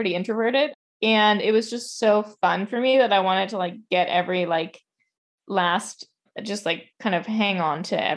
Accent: New York, United States; now in Los Angeles, United States; Like, I grew up in New York. I've been there for so many years.

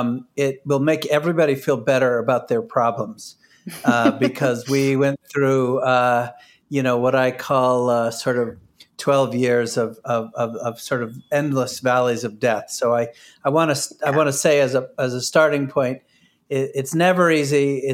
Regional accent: New Hampshire, United States; I grew up in New Hampshire. I was obsessed with the outdoors. I was a ski racer.

